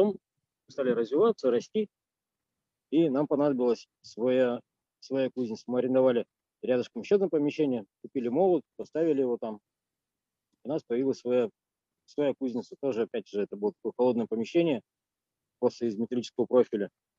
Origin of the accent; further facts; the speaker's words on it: Verkhnyaya Pyshma, Sverdlovsk Oblast, Russia; Мы из Верхней Пышмы, точнее из Екатеринбурга, наверное. Потому что Верхнюю Пышму мало кто знает, это такой маленький пригород, маленький городок недалеко от Екатеринбурга, там буквально 5 километров.